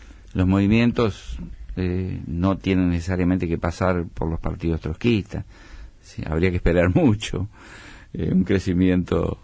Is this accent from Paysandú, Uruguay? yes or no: yes; Paysandú, Uruguay; yo, por ejemplo, y muchos de nosotros venimos de Paysandú